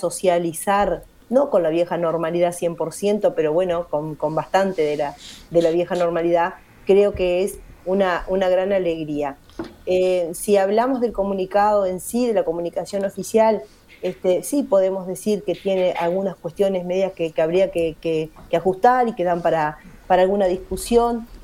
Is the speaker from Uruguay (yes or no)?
yes; Uruguay; la tenemos como parte de nuestra vida como uruguayos